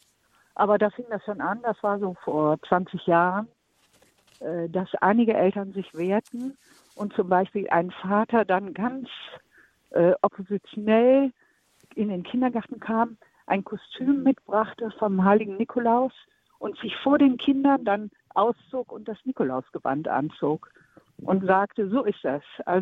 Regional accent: Bonn, North Rhine-Westphalia, Germany; Und wir kommen ursprünglich aus Bonn, aus dem Rheinland.

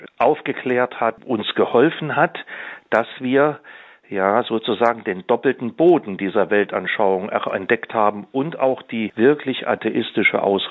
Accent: East Germany, Germany; gerade auch der Religionsunterricht, der ja bei uns in der DDR niemals in der Schule war, sondern immer am Nachmittag oder am frühen Abend in der Pfarrei

